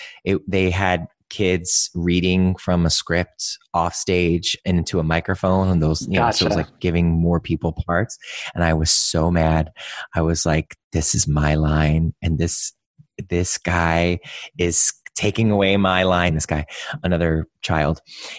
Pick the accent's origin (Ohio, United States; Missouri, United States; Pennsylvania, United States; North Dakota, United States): Ohio, United States; Cleveland; And, you know, I grew up in Cleveland, not too far from where you guys are.